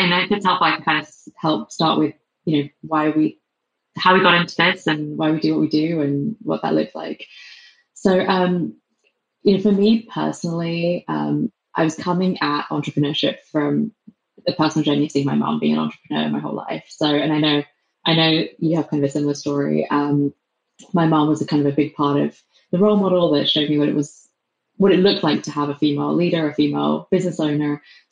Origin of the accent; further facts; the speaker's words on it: England, United Kingdom; accent: English; moved away as an adult; now in San Francisco, United States; Despite my English accent, I'm actually in San Francisco. I have been here for 10 years.